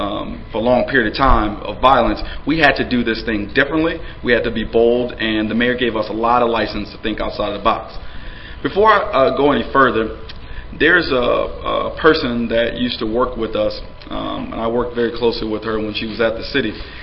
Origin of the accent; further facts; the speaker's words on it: New Orleans, Louisiana, United States; moved away as an adult; also born or lived in Vermont; So I am a native New Orleanian. I'm born and raised in New Orleans. I'm originally from Desire Housing Project in the Upper Ninth Ward of New Orleans. And I left New Orleans in 2002 to go to college in Vermont, St. Michael's College.